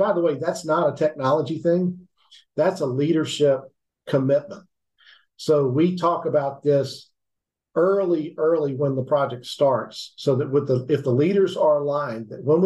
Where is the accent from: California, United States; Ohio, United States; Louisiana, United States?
Louisiana, United States; So I grew up in Louisiana, and so Texas barbecue is more what I like